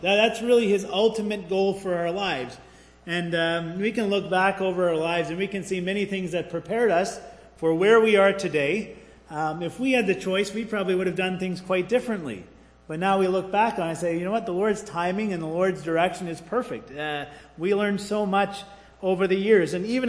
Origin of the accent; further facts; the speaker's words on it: Renfrew, Ontario, Canada; She was from there. I'm from Renfrew.